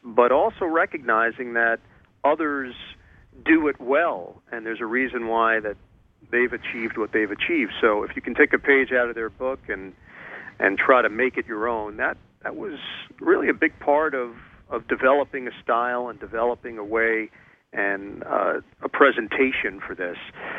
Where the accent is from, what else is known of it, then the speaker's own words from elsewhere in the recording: New York, United States; Marv Albert growing up in the New York area, was a huge influence.